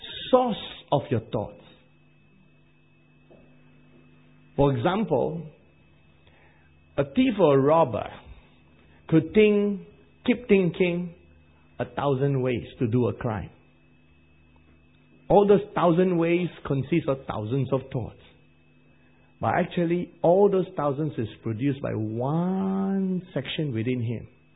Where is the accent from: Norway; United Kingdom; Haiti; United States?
United Kingdom; England; But I'm English.